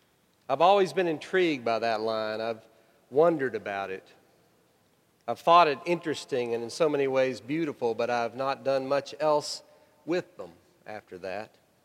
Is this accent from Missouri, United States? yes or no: no; Arkansas, United States; my mother was absolutely in love with while I grew up in Arkansas?